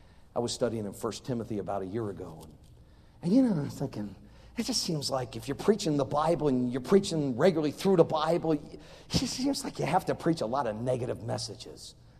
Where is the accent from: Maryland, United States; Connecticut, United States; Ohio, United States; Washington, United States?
Connecticut, United States; See, I grew up in Connecticut, a New England guy. And you know, that's like halfway between New York and Boston, 100 miles to each place.